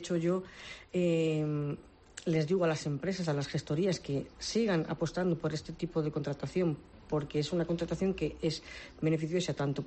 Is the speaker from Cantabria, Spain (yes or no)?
no; Madrid, Community of Madrid, Spain; born there; moved away; veníamos de Madrid, porque mi padre, aunque es gallego, bueno, era gallego, mi madre de Toledo, se conocieron en Madrid, nacimos las cuatro en Madrid, nos vinimos para aquí